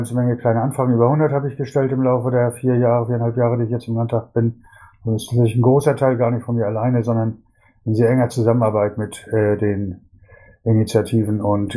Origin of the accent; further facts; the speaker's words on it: Schleswig-Holstein, Germany; ich bin ursprünglich Schleswig-Holsteiner, 2005 ins Ruhrgebiet gezogen.